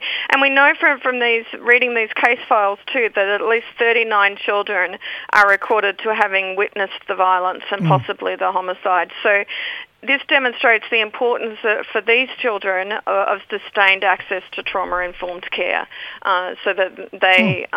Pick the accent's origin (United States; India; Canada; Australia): Australia; Tasmania; now in Melbourne, Australia; I'm a Palawar girl. I'm originally from Tasmania, but at the present time, I'm in Melbourne on the Kulin Nations.